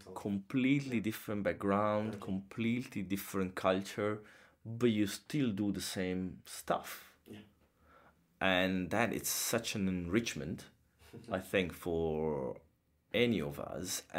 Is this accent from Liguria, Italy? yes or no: yes; Genoa, Liguria, Italy; I am from Genoa. It's a seaside city. You have ferries going to the island. And then my mother's family comes from Sardinia Island.